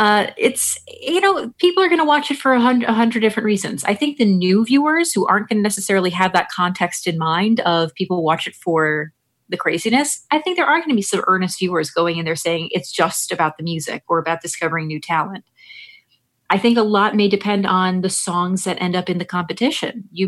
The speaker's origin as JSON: {"language": "English", "region": "New Jersey", "country": "United States", "tie": "born there", "lives_now": "Minnesota, United States", "said": "like, I was born in New Jersey, for example, and I live here in Minnesota."}